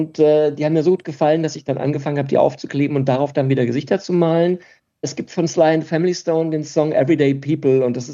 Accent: Karlsbad, Baden-Württemberg, Germany; born or raised there; also born or lived in Munich

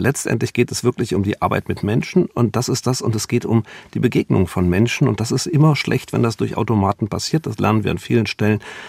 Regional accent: North Rhine-Westphalia, Germany; ich bin ja Rheinländer

